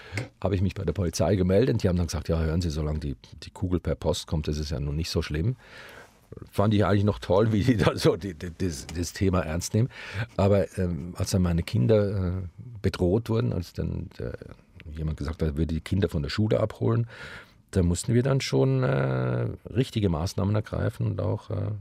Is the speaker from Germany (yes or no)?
no; Switzerland; dass wo immer wir hinkamen in Deutschland und sagten, hallo, wir kommen aus der Schweiz, gingen alle Türen auf.